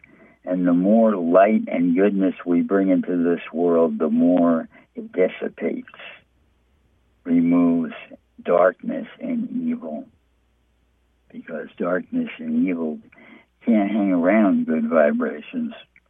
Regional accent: United States; I'm talking to you, Americans. I'm American. I'm in New York City here.

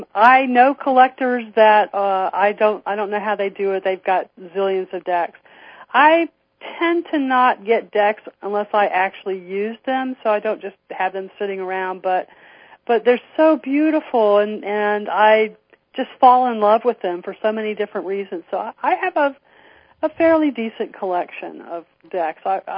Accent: the South, United States; Since I'm from the South, sometimes people think … A-L, but no … like the bird.

